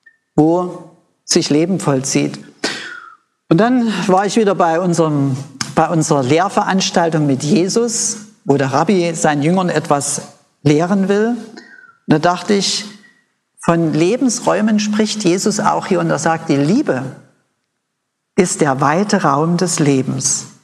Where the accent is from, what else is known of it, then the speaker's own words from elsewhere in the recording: East Germany, Germany; Ich bin ja in der DDR aufgewachsen, eine atheistische Gesellschaft